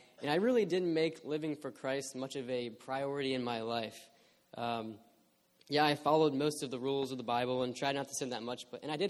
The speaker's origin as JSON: {"language": "English", "town": "Martinsburg", "region": "West Virginia", "country": "United States", "said": "Originally, however, I'm from Martinsburg, West Virginia, which if, for those of you who don't know, and that's probably pretty much all of you, it's like an average-sized city about an hour west of Washington, D.C."}